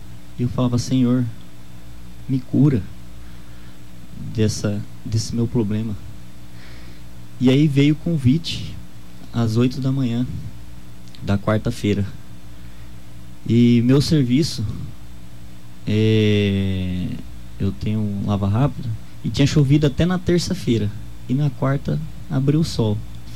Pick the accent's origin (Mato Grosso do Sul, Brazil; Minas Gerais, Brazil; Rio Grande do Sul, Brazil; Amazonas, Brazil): Mato Grosso do Sul, Brazil; Dourados; Sou de Dourados.